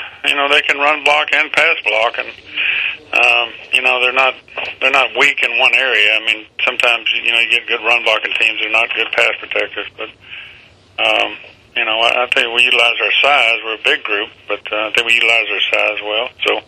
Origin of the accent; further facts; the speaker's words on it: Texas, United States; I'm from Texas. I grew up a Texas high school coach